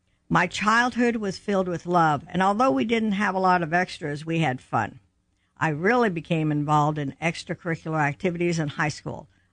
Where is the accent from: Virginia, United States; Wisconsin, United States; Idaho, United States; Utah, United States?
Virginia, United States; Portsmouth; born there; Well, I was born in Portsmouth, Virginia. My dad was in the Army, and my mom was an immigrant from France.